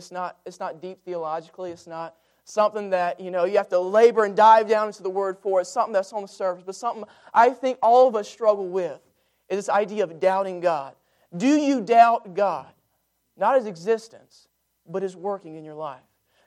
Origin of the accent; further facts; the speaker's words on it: Brunswick, Georgia, United States; You know, I came from Brunswick, Georgia. Not a lot of people you have heard of that.